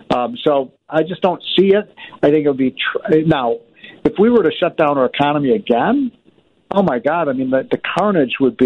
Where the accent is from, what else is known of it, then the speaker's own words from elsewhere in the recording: Illinois, United States; states like New York, New Jersey, Connecticut, Illinois, my home state, they have by far the highest death rate.